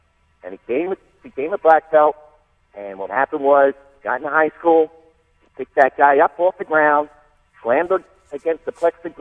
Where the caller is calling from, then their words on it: New York, United States; I'm calling from Rockland County.